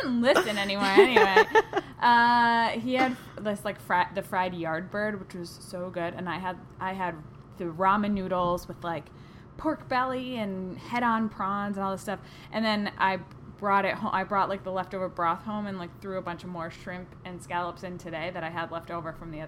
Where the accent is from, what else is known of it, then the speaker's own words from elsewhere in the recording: Norwich, Connecticut, United States; I'm from near the casinos. It's Norwich, near Connecticut.